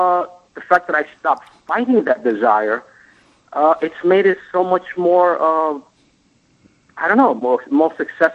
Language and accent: English; Bronx, New York, United States; I'm from the Bronx.